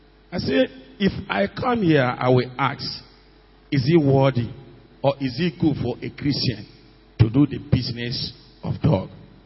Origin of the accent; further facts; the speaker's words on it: Jos, Plateau, Nigeria; I come from Jos anyway. I came from Jos.